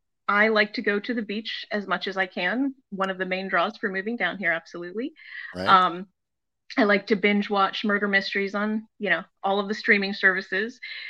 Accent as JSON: {"language": "English", "region": "Maryland", "country": "United States", "tie": "born or raised there", "moved": "yes", "lives_now": "Florida, United States", "said": "I moved away from Maryland, where I'd lived my whole life, and came down to Florida, me and my cat"}